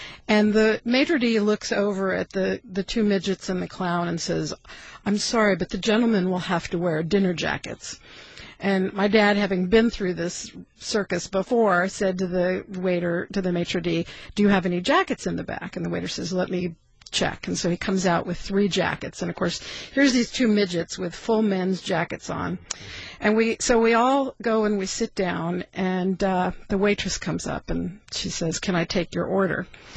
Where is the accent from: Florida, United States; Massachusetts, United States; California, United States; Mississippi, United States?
California, United States; now in Fairbanks, United States; Yeah, I grew up in Southern California.